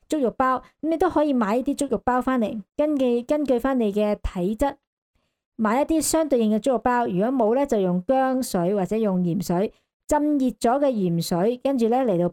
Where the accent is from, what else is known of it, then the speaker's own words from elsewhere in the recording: Hong Kong; 作为一个香港人